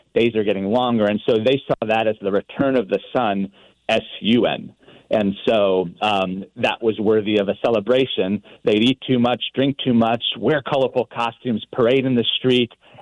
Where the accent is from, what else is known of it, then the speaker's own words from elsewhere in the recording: New York, United States; now in New Orleans, United States; So I'm a New Yorker originally, which makes people, you know, gasp and frown sometimes. But, you know, fell in love with New Orleans and fell in love with King Cake, and I've been here for 16 years.